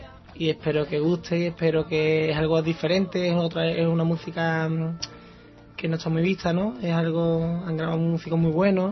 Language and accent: Spanish; San Fernando, Andalusia, Spain; Sí, soy de San Fernando.